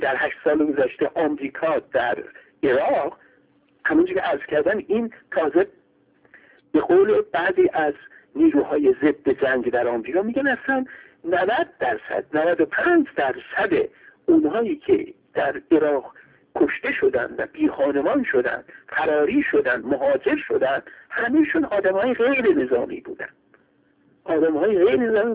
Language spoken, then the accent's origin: Persian; Iran; به عنوان دانشجوی تاریخ و تحلیل، به عنوان یک ایرانی